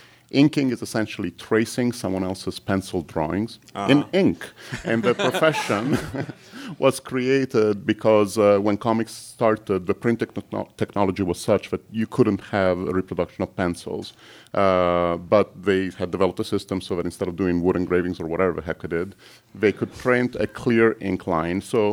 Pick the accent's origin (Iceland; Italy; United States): Italy; Growing up in Italy, I loved comics